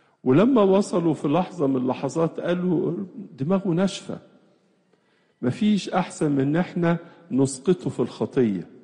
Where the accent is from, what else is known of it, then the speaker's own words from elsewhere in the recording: Egypt; واحد من أكبر أديرة الراهبات عندنا في مصر وربما في أفريقيا كلها